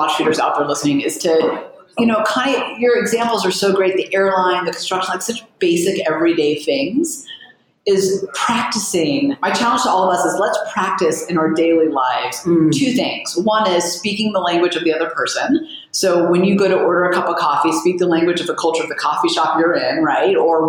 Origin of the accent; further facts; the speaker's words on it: California, United States; also born or lived in Israel; now in New York City, United States; And I grew up in California, so very different. And I was born in Israel.